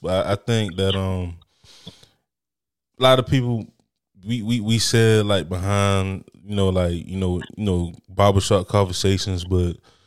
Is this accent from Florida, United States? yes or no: yes; Miami, Florida, United States; I'm from Miami, and we don't have we're a big city, but we're not like LA and New York.